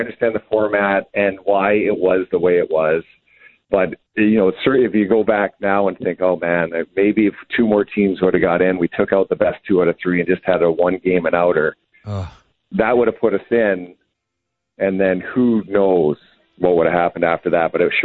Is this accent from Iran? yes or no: no; Canada; being a Canadian